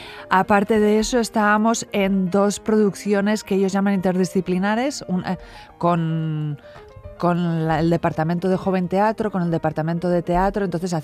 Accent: Spain; moved away as an adult; Yo salí de España con lo que es 19 años, 19 y pico, empiezo a bailar en Inglaterra, después Zurich Ballet

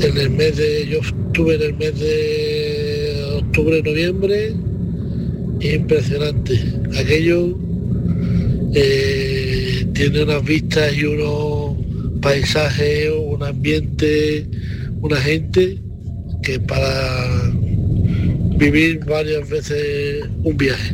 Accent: Grazalema, Andalusia, Spain; de Grazalema

